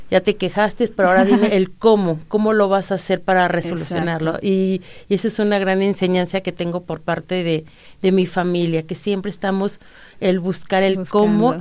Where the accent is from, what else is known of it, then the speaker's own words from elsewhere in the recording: San Luis Potosí, Mexico; Soy de la orgullosa ciudad de San Luis Potosí. Ahí estudié mi carrera, estudié toda mi educación.